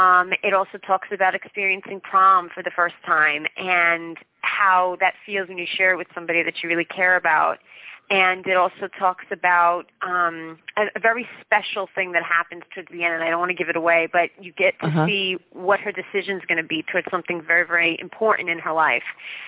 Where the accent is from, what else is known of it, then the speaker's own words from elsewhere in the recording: New Jersey, United States; Oh, well, Jersey, I mean, I'm a true Jersey girl. I mean, I love New York City. I'm only about 20 minutes away from New York, so I have the best of both worlds.